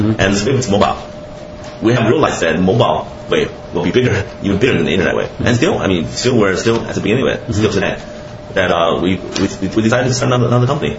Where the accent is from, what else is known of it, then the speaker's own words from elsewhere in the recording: Michigan, United States; That's where I grew up in Michigan.